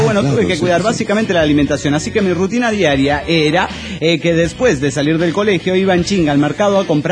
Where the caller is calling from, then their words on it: Tecámac, State of Mexico, Mexico; de Tecamac